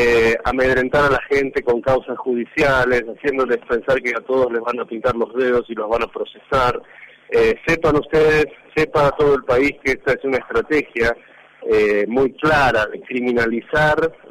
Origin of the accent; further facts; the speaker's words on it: Mendoza, Argentina; Y a nosotros, como argentinos, como a Mendoza, no le queda una riqueza.